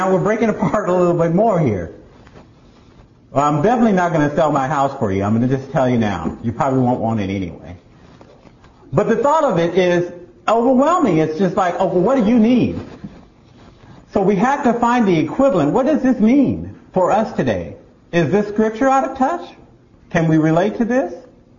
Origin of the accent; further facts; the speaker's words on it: Las Vegas, Nevada, United States; She's been to my hometown in Vegas and met people that used to be here.